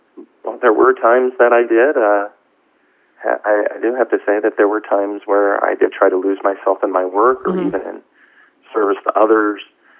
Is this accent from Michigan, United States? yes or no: no; Baltimore, Maryland, United States; One that I grew up with in Baltimore. I'm originally from Baltimore.